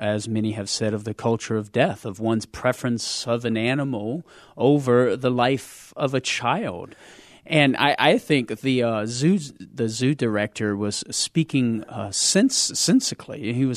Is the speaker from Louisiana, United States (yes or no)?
yes; Louisiana, United States; especially me as a Cajun coming from southern Louisiana.